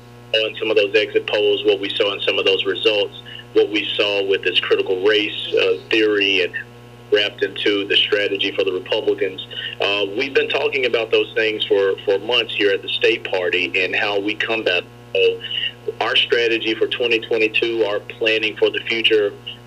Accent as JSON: {"language": "English", "town": "Memphis", "region": "Tennessee", "country": "United States", "lives_now": "Nashville, United States", "said": "I am originally from Memphis. I've been living in Nashville for the last 6 years."}